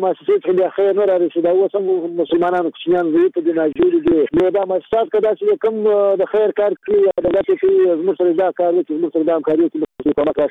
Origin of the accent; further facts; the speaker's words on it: Murghab, Badghis, Afghanistan; now in Herat, Afghanistan; د بادغیس ولایت مرغاب ولسوالۍ زه اوس اوسېدونکی په هرات کې یم